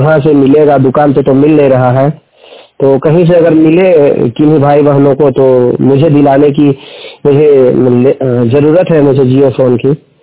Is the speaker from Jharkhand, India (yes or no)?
yes; Basia, Jharkhand, India; मैं बसिया अनुमंडल जिला गुमला झारखंड का रहने वाला हूं।